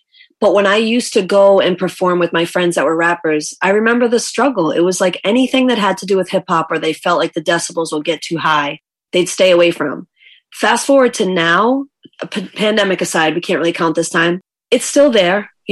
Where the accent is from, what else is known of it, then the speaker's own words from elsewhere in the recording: Boston, Massachusetts, United States; born there; I was born in Jamaica Plain and my dad used to perform there back in the day.